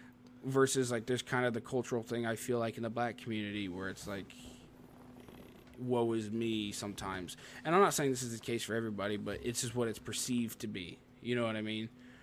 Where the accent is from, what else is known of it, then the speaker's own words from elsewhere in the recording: Tennessee, United States; also born or lived in Ohio; I lived in Ohio for a stint, so it's, yeah. like, when I moved back to Tennessee, a lot of people were making fun of me from being from